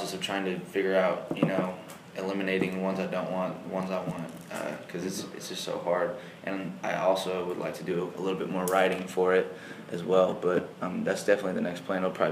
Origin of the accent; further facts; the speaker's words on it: Terre Haute, Indiana, United States; So I'm 17 years old. I'm from Terre Haute, Indiana.